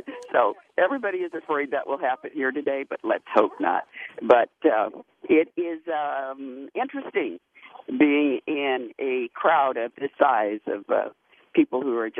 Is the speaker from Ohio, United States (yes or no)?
no; Louisiana, United States; We're from Louisiana, you know, this whole experience.